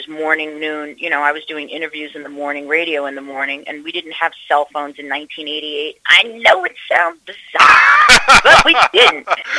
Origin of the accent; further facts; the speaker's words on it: New York, United States; I'm obviously born and raised in New York.